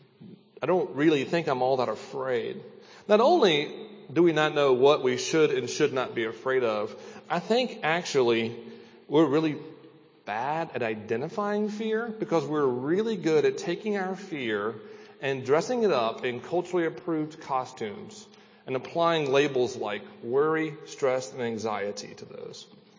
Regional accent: the South, United States; I'm from the South. I see snakes all the time.

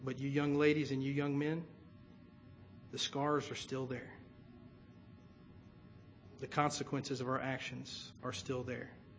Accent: the South, United States; I come from the South.

